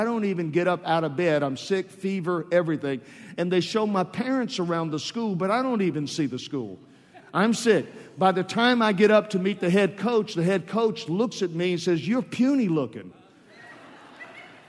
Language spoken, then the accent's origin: English; New Orleans, Louisiana, United States; I come from New Orleans Mardi Gras